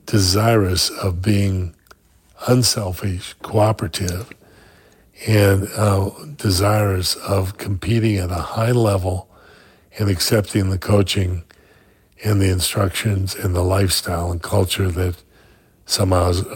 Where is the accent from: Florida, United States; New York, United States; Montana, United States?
Montana, United States; also born or lived in North Dakota; And so for me, being a kid growing up in Montana and North Dakota, these were experiences I could only relate to as, unique experiences